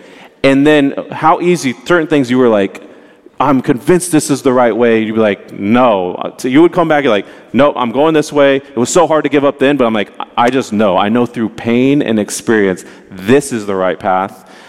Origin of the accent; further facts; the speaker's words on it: Dallas, Texas, United States; again, I grew up in Dallas, I'd be telling a Texan in the summer, you know it's hot in the summer.